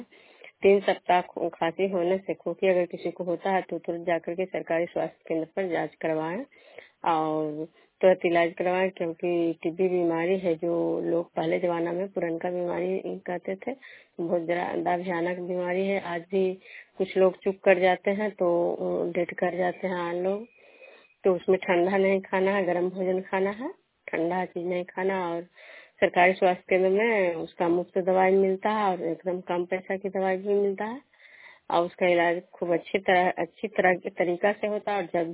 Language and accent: Hindi; Vishnupur, Bihar, India; मैं विष्णुपुर ग्राम खजरा पंचायत नालंदा जिला नगर नौसा प्रखंड के निवासी हूँ